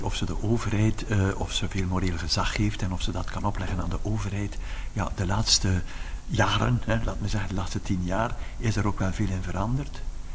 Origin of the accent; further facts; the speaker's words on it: Ghent, East Flanders, Belgium; Ik kwam uit Gent en in Brussel.